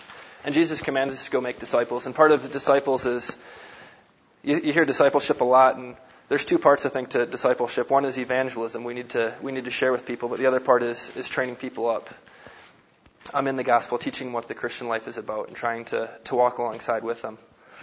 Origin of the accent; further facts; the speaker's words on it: Michigan, United States; I'm originally from Michigan. I went to school at Michigan State University